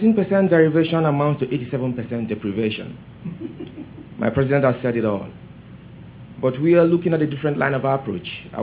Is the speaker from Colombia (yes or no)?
no; Bayelsa, Nigeria; moved away as an adult; now in United States; I hail from Bayelsa State, Nigeria. My wife is from Delta State, Nigeria. We are all Ijaws.